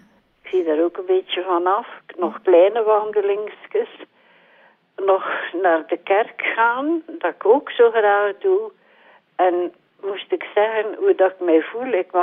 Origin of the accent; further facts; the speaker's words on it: Kalken, East Flanders, Belgium; born there; ik ben van Kalken van geboorte.